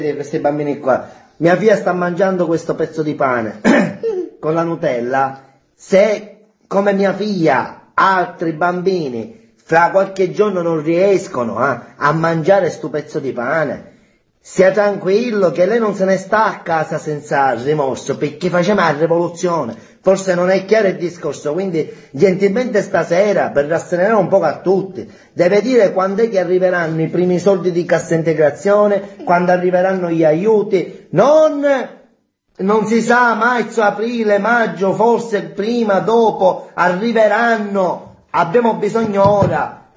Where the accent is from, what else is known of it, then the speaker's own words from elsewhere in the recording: Palermo, Sicily, Italy; io parlo da palermitano e parlo per Palermo